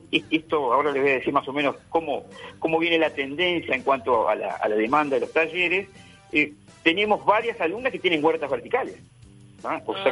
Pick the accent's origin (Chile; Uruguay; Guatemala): Uruguay; Paysandú; moved away as an adult; now in Montevideo, Uruguay; desde que vine a Montevideo a estudiar, yo nací en Montevideo, me crié en Paysandú, me considero espiritualmente sanducero, y posteriormente a los 18 años volví a Montevideo y estoy aquí en el apartamento familiar desde el año 1977.